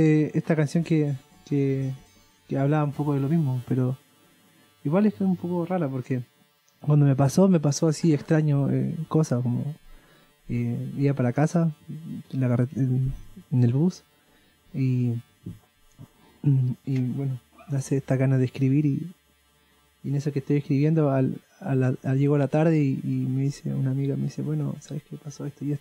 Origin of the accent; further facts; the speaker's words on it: San Antonio, Valparaíso, Chile; ya estoy acá, pero soy de San Antonio